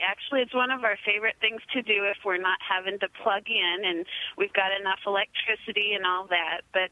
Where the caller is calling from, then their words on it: New York, United States; We're in upstate New York.